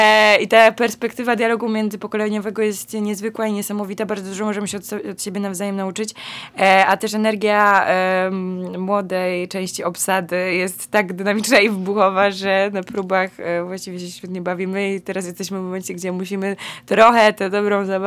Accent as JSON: {"language": "Polish", "town": "Kraków", "region": "Lesser Poland", "country": "Poland", "said": "Dla mnie to jest niezwykle ciekawe, bo ja jestem z Krakowa i pamiętam, jak chodziłam do tego teatru 10 lat temu"}